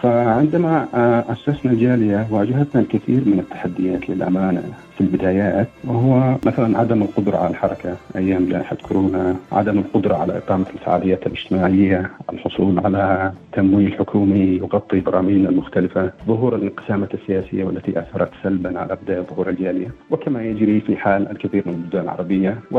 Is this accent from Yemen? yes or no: yes; Yemen; now in Australia; نحن كيمنيين ننظر إلى إحياء ذكرى هذه المناسبات الوطنية